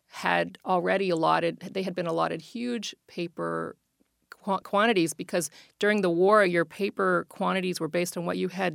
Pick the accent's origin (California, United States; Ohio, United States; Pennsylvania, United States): Pennsylvania, United States; Pittsburgh; You know, I grew up in Pittsburgh. I hadn't seen a beach when I was a little kid.